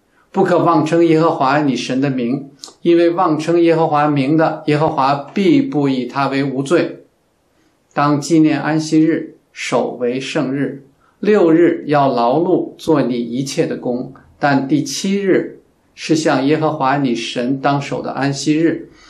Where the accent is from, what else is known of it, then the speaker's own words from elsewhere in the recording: China; 我们中国人啊，早知道要孝敬父母，这是我们的祖训嘛。